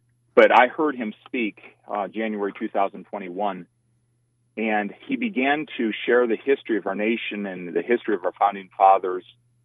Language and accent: English; Indiana, United States; You know, as a child, I went to Christian school, and even I grew up in Indiana.